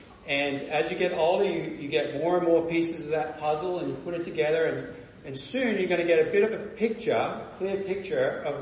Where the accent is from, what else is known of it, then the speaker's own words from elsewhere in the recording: Australia; Now, I'm from Australia, and it's pretty deserty out there in places